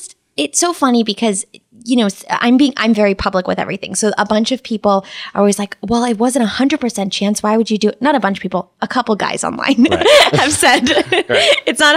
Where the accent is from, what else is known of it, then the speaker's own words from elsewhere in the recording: Canada; Like, I'm a Canadian.